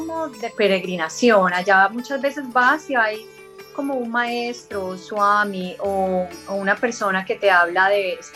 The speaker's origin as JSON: {"language": "Spanish", "town": "Medellín", "region": "Antioquia", "country": "Colombia", "said": "Sí, yo soy de Medellín, soy paisa"}